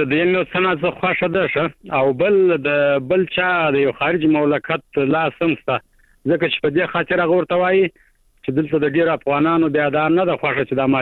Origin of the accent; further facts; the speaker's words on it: Kandahar, Afghanistan; هم د کندهار